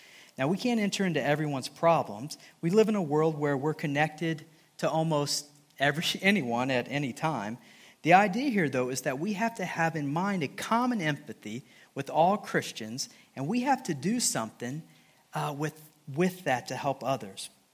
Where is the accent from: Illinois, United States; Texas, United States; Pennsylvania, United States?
Illinois, United States; Rantoul; there was a large group of guys that I would hang out with in my hometown of Rantoul.